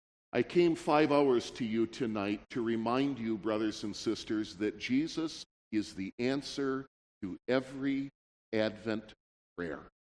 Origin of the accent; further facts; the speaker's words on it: Michigan, United States; right there in the middle of the murder and crime capital of my home state of Michigan